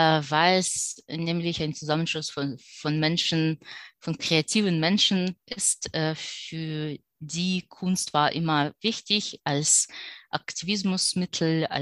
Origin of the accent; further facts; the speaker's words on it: Omsk, Omsk Oblast, Russia; moved away as an adult; now in Germany; ich komme ursprünglich aus Russland, aus einer sibirischen Stadt, die ganz weit weg von da, wo ich jetzt wohne, ist. Die heißt Omsk und ich wohne aber schon seit 7 Jahren in Deutschland, zwar die meiste Zeit in Göttingen, wo ich auch studiert habe